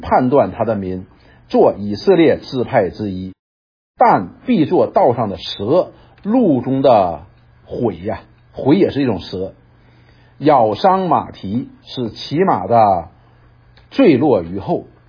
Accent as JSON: {"language": "Chinese", "region": "Northeast China", "country": "China", "said": "驴呢我们东北人一般说"}